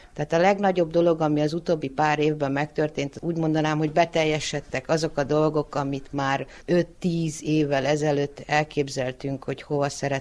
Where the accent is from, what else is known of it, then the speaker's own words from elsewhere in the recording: Târgu Mureș, Mureș County, Romania; Igazából a volt férjem révén kerültem én ebbe a faluba. Én marosvásárhelyi vagyok.